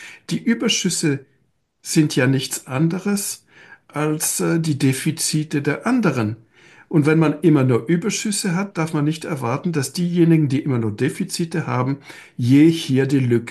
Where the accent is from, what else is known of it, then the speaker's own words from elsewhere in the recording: Switzerland; Aber gleichzeitig sage ich als Schweizer, man soll dieses Land nie unterschätzen.